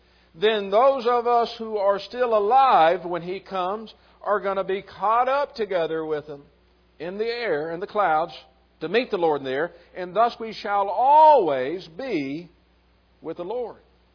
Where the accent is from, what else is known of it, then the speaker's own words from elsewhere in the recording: Bowling Green, Kentucky, United States; I remember even as a kid growing up in Bowling Green, Kentucky, getting behind some cars sometimes